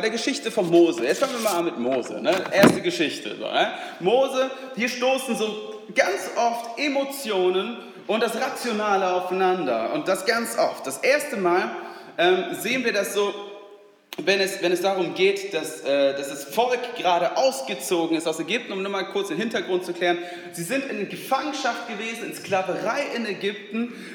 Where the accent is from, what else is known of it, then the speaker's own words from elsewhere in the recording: Germany; das sage ich auch als Schwede, der so inkulturisiert ist, ne, der hier aufgewachsen ist und auch auf Deutsch denkt